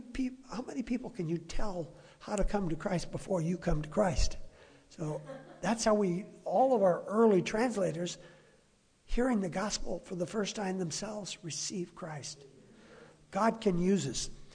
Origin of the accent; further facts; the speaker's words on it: California, United States; I'm from California. We're kind of slow. Just ask the people in Oregon.